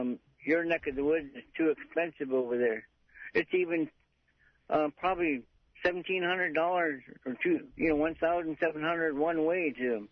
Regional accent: Bethel, Alaska, United States; because there's no justice in Bethel. I'm pretty sad to say that, but it's true. My hometown, and there's no justice, not even for your common folk.

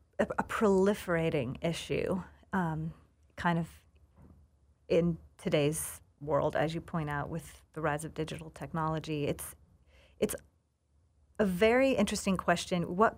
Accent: Arizona, United States; you know, I'm from Arizona. Do I have a right to be writing about the South?

